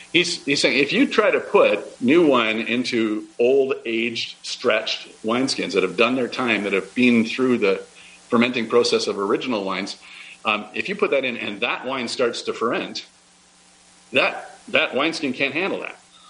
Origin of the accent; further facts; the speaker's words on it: Sudbury, Ontario, Canada; Again, going back to my childhood, growing up in Sudbury, we actually had winters that made sense up there.